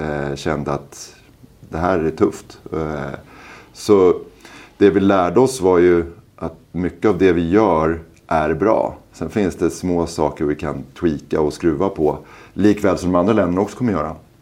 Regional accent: Stockholm, Stockholm County, Sweden; Jag är uppväxt väldigt nära Globen.

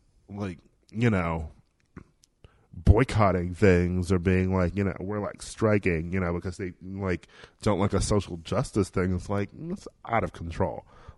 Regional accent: Milwaukee, Wisconsin, United States; And I grew up in Milwaukee, Wisconsin.

